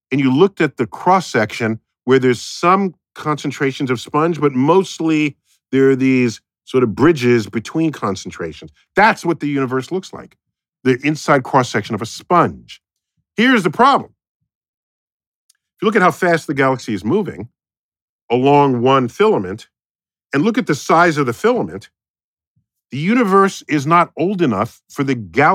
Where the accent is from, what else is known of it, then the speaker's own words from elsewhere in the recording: United States; But we're American, so we don't know.